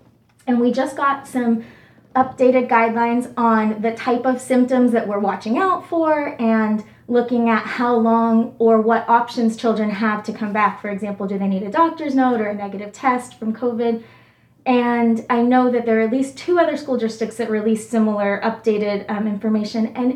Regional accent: California, United States; I grew up in Tehama … so I am rooted in this county

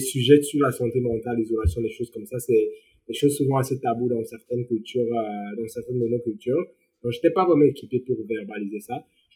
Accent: Cameroon; now in Canada; je parlais pas anglais quand j'ai déménagé ici au Canada. Ouais, je viens du Cameroun, le Cameroun est bilingue

